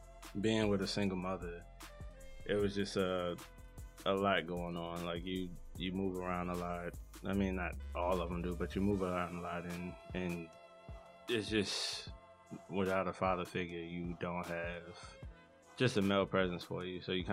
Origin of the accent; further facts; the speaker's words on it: Newark, New Jersey, United States; also born or lived in Virginia; So, I was born in Newark, New Jersey, the Brick City, as most call it. I was raised by a single mother and another sibling, my sister. We kind of moved back and forth on my life from Virginia to Jersey.